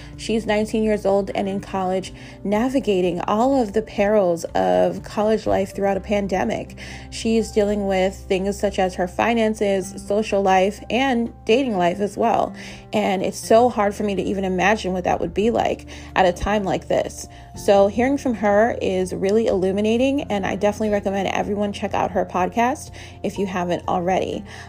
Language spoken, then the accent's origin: English; New Jersey, United States; also born or lived in Florida / Boston / Maryland / Washington DC; I am originally from New Jersey.